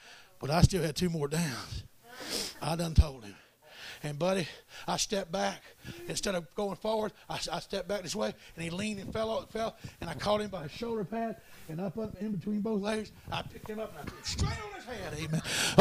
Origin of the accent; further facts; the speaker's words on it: Florida, United States; I'm from Florida.